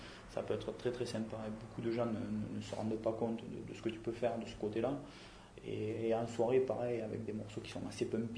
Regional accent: Roche, Occitanie, France; Gersois, ouais, je suis né à Roche. Ça fait 30 ans que je suis quasiment Gersois. J'ai juste glissé pendant quelques années sur Pau et sur Toulouse. Et sinon, je suis plus ou moins resté ici, quoi, sur le département.

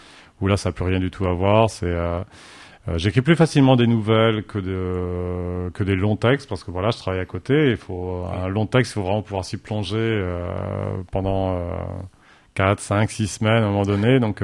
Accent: Pays de la Loire, France; born there; moi, je suis né en Mayenne et voilà, mes parents étaient très connus en Mayenne.

